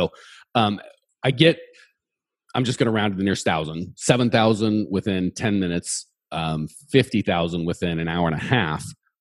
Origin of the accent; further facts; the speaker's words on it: Phoenix, Arizona, United States; because I grew up in Phoenix, which is several million people in the metro.